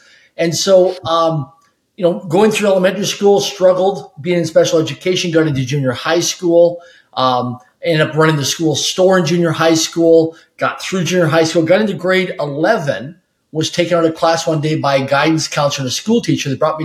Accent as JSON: {"language": "English", "town": "Swift Current", "region": "Saskatchewan", "country": "Canada", "tie": "born or raised there", "said": "Grew up in a city of less than 20,000 people in population, middle income family. I'm Canadian, so grew up in a place called Swift Current, Saskatchewan, Canada."}